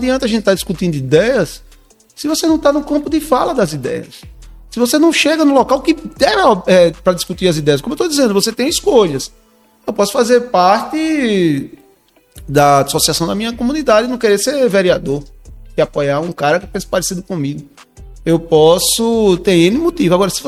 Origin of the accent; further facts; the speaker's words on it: Alagoas, Brazil; Como você disse na abertura do programa, eu sou de Alagoas.